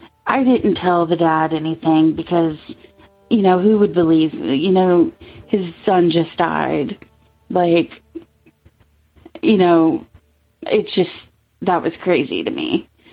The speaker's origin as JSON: {"language": "English", "region": "Virginia", "country": "United States", "said": "I'm from Virginia. I'm 33."}